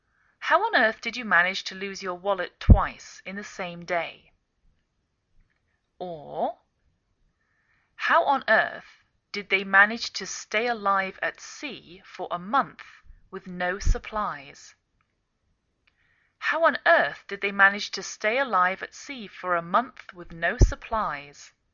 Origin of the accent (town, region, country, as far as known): England, United Kingdom; now in United States